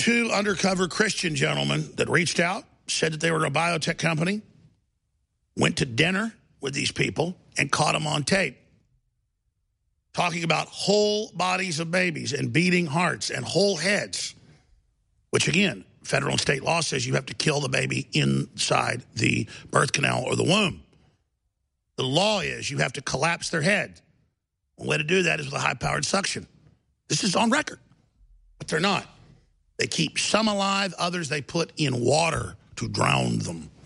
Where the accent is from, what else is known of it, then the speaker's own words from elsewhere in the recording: Dallas, Texas, United States; I remember growing up in Dallas, and my dad works in the medical field.